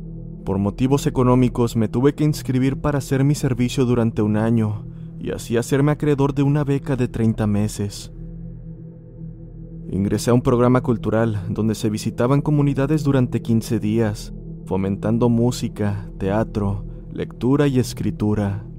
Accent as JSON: {"language": "Spanish", "town": "Cortázar", "region": "Guanajuato", "country": "Mexico", "said": "soy originario de Cortázar, Guanajuato. Tengo 22 años"}